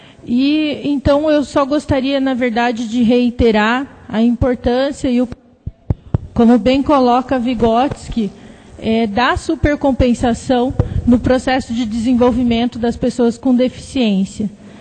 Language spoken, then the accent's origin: Portuguese; Cascavel, Paraná, Brazil; eu sou de Cascavel.